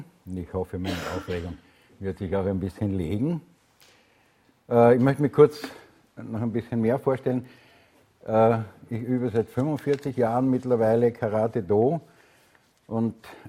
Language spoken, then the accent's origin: German; Graz, Styria, Austria; weil ich komme aus dem Südosten von Österreich, aus der schönen Universitätsstadt Graz. Und das ist im Bundesland Steiermark.